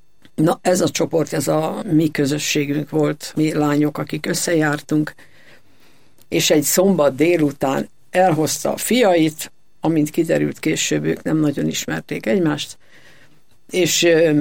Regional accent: Budapest, Hungary; Én Budapesten születtem, és azóta is itt élek.

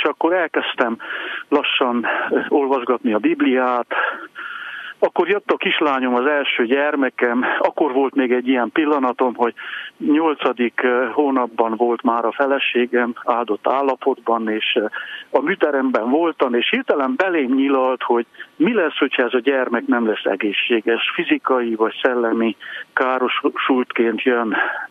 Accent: Lemnia, Covasna, Romania; also born or lived in Târgu Secuiesc; a származásilag a magyar, mondjuk így, hogy a Kárpát-medencének a legkeletibb csücskében születtem, Kézdivásárhelyen, de Lemhényben, a 10 kilométerrel lévő faluban cseperedtem, és római katolikus családban, és ugye kommunizmusban, szocializmusban születtem

